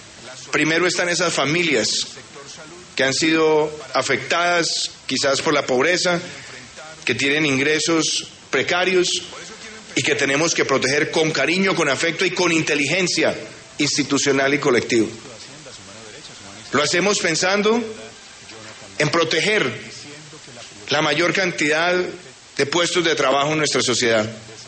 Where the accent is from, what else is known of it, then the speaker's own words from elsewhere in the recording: Colombia; Nuestra gratitud como colombianos a ellos, nuestro reconocimiento a su ardua labor.